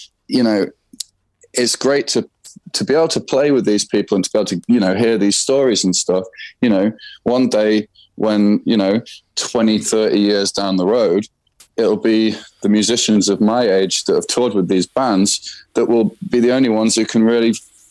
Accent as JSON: {"language": "English", "region": "England", "country": "United Kingdom", "accent": "English", "said": "would hear my English accent, and sometimes it was a bit touch and go until I showed them the pictures of what I was doing"}